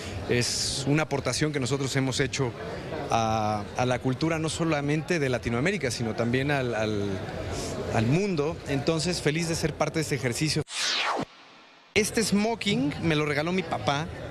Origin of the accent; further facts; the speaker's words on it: Mexico; Como mexicanos somos muy buenos para unirnos